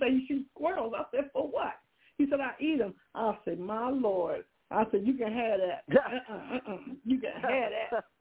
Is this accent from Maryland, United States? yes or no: yes; Baltimore, Maryland, United States; I know I'm from Baltimore and everybody know how they be gang banging and how they be doing it in Baltimore.